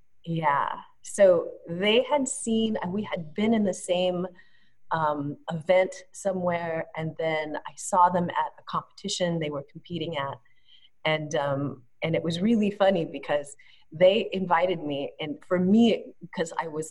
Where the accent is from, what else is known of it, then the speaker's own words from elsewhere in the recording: Portland, Oregon, United States; I think the very first workshop gig that I had outside of my hometown, which is Portland, Oregon, was in Seattle, Washington.